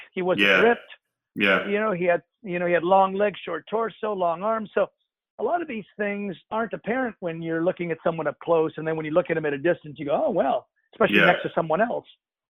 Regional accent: Pasadena, California, United States; Well, it was just luck because Pasadena was my hometown.

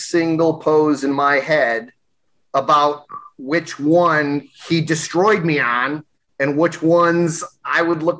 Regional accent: Springfield, Massachusetts, United States; My whole family, because we're from Springfield, Mass.

